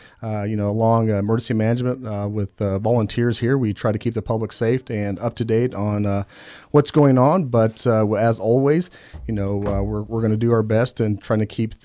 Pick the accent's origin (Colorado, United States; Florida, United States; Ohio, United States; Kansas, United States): Kansas, United States; I'm originally from Kansas, absolutely.